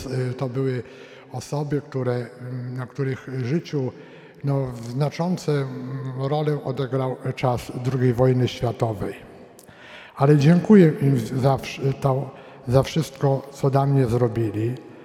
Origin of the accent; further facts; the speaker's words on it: Silesian Voivodeship, Poland; Pochodzę z tradycyjnej rodziny katolickiej, mieszkającej w dużym mieście na Śląsku. W chwili obecnej, w moich czasach, kiedy ja mieszkałem tam, to było to jeszcze województwo krakowskie.